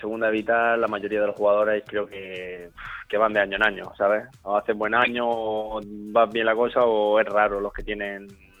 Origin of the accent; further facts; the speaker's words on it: Region of Murcia, Spain; me gusta mucho mi tierra y estar allí en la zona y en algún equipo murciano siempre bonito